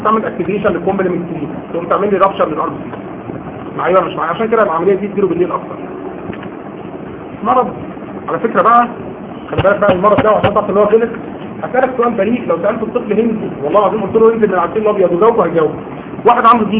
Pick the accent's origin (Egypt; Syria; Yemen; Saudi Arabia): Yemen; انا من اليمن وعارفه مش كل اليمنيين يعني